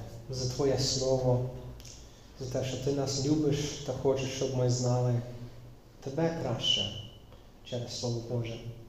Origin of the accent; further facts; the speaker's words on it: United States; born there; Ukrainian is a second language; бо я народився в Америці.